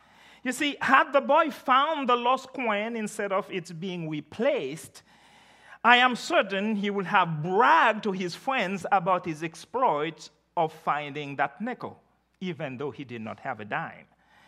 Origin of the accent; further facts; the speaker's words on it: Haiti; Now, when I grew up in Haiti, I lived a stone's throw from the most famous comedian in the history of the country.